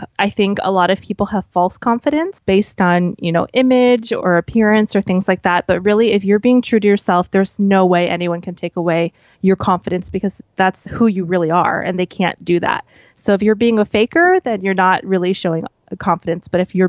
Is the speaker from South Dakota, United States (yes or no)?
no; New Orleans, Louisiana, United States; I'm Vietnamese American, but I grew up in New Orleans. So I grew up in America, but my parents are immigrants.